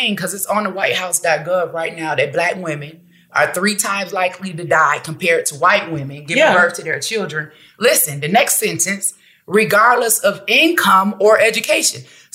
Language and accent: English; Buffalo, New York, United States; also born or lived in Maryland; So I was born in Maryland. I lived in Maryland for 6 weeks. Then they moved to Buffalo. I lived in Buffalo for the first 14 years of my life